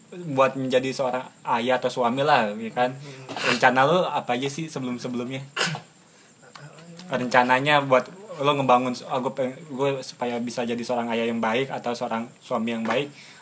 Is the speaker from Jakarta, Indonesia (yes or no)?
yes; Jakarta, Indonesia; gue orang Jakarta.